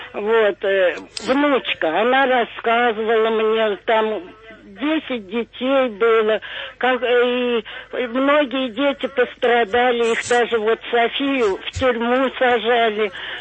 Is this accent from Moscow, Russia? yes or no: yes; Moscow, Russia; вот я из Москвы